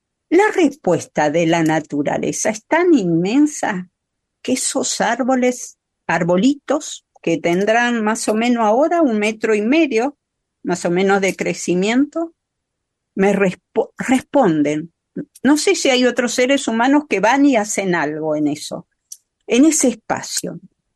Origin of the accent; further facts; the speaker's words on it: San Miguel de Tucumán, Tucumán, Argentina; mi infancia fue en San Miguel de Tucumán, en los cerros